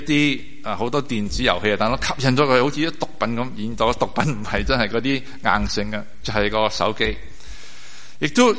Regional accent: China; 因为里面讲了很多都是我们中国人很关心的问题

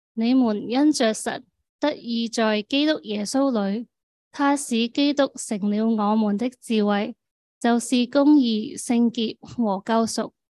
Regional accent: Hong Kong; 作为香港人啦，作为即系华人咁样，好多时都系想做最醒嗰个噶嘛。

